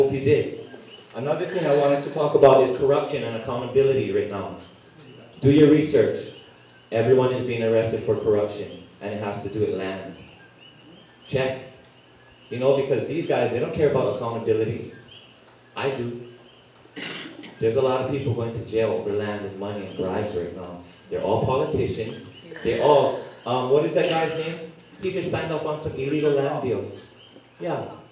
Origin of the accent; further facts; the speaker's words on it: Pohoiki, Hawaii, United States; I grew up down in Pohuiki.